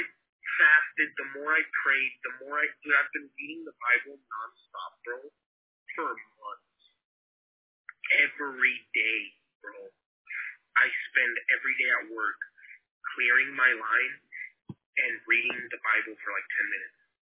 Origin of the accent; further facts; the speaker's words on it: Portland, Oregon, United States; us growing up in Portland in the ghetto like we did, as little kids, bro, like, in those apartments under the bridge